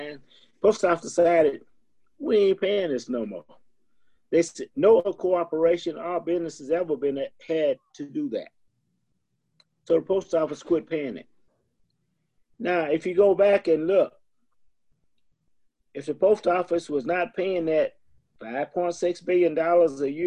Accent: Paris, Texas, United States; I mean, I'm originally from Paris, Texas.

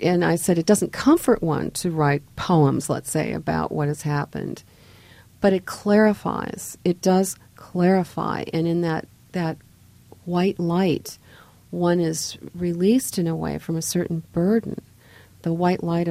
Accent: Minnesota, United States; the novel is set in Minnesota. I'm from Minnesota originally.

